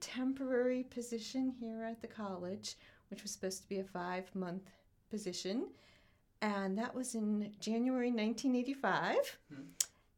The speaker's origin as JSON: {"language": "English", "town": "Struthers", "region": "Ohio", "country": "United States", "tie": "born or raised there", "said": "I grew up outside of Youngstown, Ohio, Struthers, a very small town, still town."}